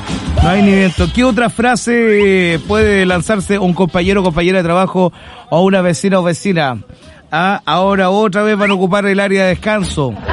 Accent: Carampangue, Biobío, Chile; Yo soy de Carampangue, pero ese día me quedé en Conce.

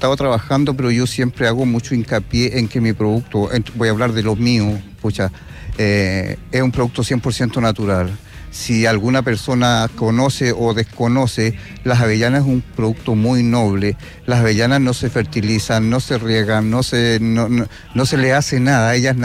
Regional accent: Purén, Araucanía, Chile; yo soy de la cordillera Huelbuta. Aquí soy vecino de Purén, vivo en la parte alta de la cordillera Huelbuta.

